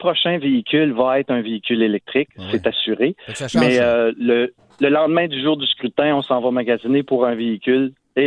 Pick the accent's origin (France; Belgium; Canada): Canada; Gatineau, Quebec; Moi, je suis né à Gatineau, j'ai grandi à Gatineau, je connais plusieurs enjeux dans cette municipalité.